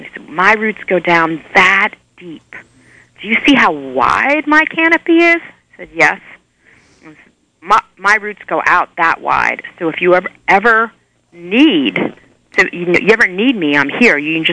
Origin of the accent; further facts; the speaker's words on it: New York, United States; now in Ashland, United States; And I said, but I'm Jewish and I'm from New York.